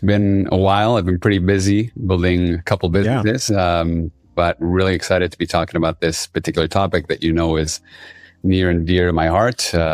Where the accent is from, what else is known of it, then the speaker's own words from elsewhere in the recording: Lima, Peru; I was born and raised in Lima, Peru.